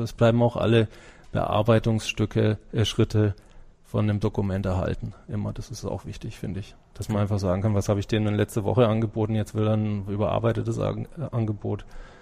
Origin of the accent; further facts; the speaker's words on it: Germany; Ich bin natürlich als Deutscher erstmal so mit den deutschen Sachen am besten vertraut